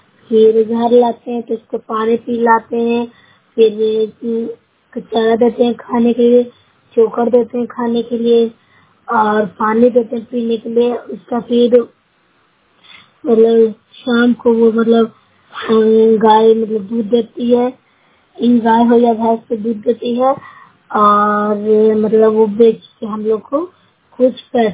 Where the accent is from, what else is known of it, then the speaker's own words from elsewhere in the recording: Bihar, India; मैं नूरशहर प्रखंड से हूँ, जिला नालंदा की रहने वाली हूँ।